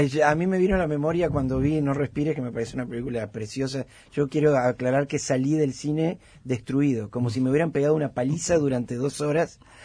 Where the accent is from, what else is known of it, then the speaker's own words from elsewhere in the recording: Uruguay; que reflexionar como uruguayos